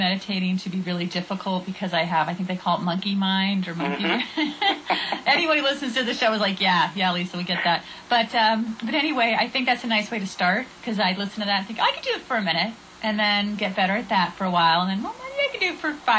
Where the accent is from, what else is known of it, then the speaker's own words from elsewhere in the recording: San Jose, California, United States; Well, I'm from California. I'm from San Jose.